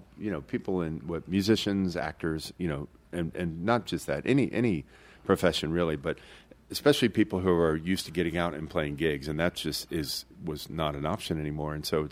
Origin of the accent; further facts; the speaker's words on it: Winona, Virginia, United States; I grew up in Winona off Tidewater Drive, and my best friend lived about four houses down